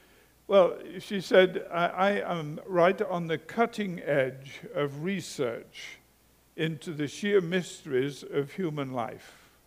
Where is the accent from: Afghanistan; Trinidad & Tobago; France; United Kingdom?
United Kingdom; moved away as an adult; now in United States; I'm a Brit, and I lived the first half of my life in Britain